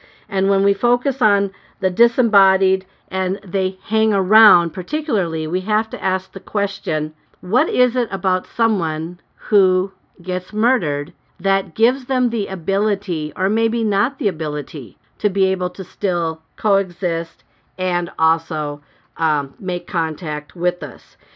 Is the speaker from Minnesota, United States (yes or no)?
yes; Minnesota, United States; Rural Minnesota. Oh, my home state.